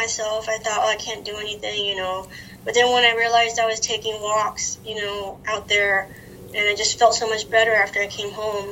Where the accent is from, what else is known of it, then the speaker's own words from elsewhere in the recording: San Jose, California, United States; No, I grew up in Silicon Valley, San Jose, California.